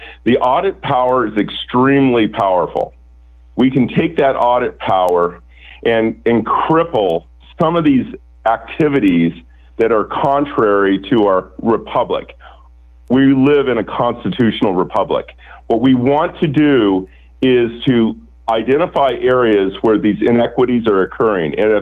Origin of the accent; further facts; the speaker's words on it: Oregon, United States; to Oregon, my home state, and do some good for us.